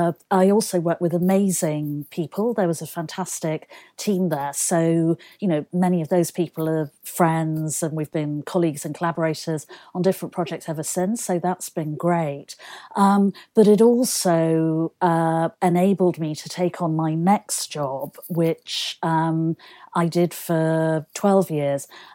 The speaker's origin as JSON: {"language": "English", "town": "Manchester", "region": "North West England", "country": "United Kingdom", "tie": "born or raised there", "said": "It was fantastic because Manchester, first of all, it has an incredible design heritage."}